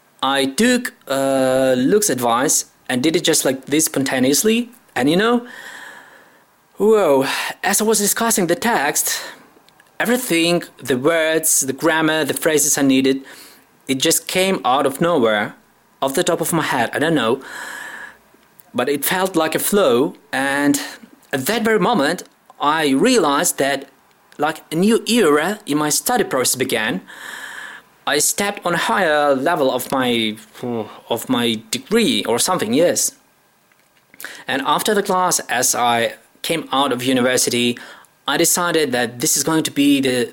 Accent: Ukraine; English is a second language; I'm from Ukraine

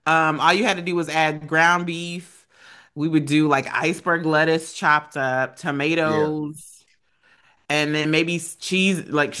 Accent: Kentucky, United States; I grew up in Kentucky. There were no like taco spots except for Taco Bell.

